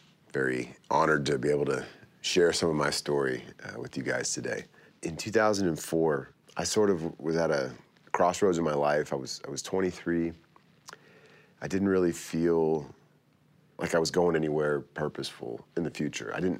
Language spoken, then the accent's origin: English; United States; I convinced them that, look, I'm an American, I don't have anything, like, what else would I be doing here?